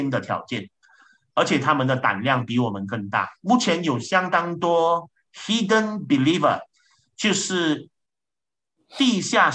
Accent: Malaysia; 如果我们有受中文教育的，我们就会像我这样，我们都精通中文的，但是我们也非常的熟悉马来文啊，这是我们的官方语言。

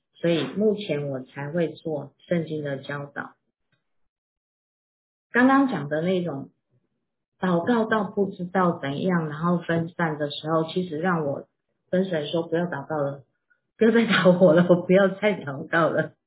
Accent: Zhuoshui, Changhua County, Taiwan; born there; 我出生的地方是浊水，在彰化，在台湾的中部。那有一条溪叫做浊水溪，所以真的是浊的。

